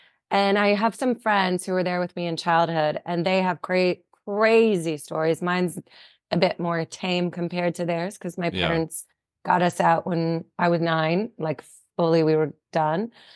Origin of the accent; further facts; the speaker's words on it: the South, United States; because I grew up in the South, and the paradigm in the South is the way to popularity